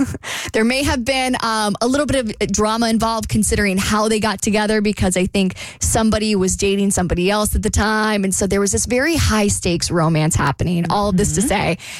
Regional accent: Jacksonville, Florida, United States; So at this point in time, my entire family lived in Jacksonville, which is my hometown.

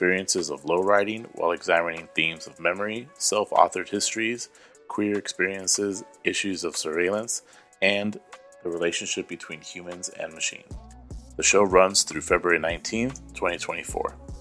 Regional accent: San Diego, California, United States; So I'm from San Diego.

